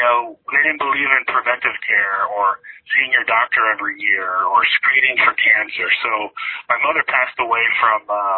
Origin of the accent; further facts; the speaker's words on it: New Jersey, United States; born there; So, I was born in New Jersey, but my entire family, my parents and two older siblings, came over from Cuba.